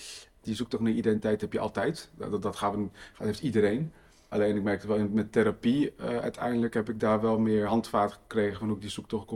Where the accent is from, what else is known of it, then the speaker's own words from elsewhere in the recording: Morocco; ik ben een Marokkaan.